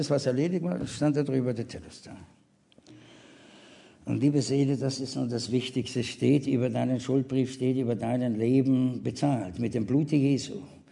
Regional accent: Austria; Als Österreicher, meine Frau Schweizerin, haben wir mit unseren Ausländerpfunden gewuchert.

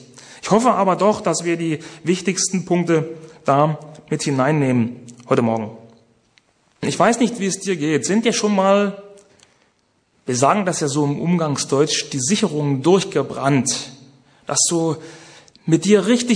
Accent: East Germany, Germany; Ich komme selber aus Ostdeutschland. Ich liebe Ostdeutschland.

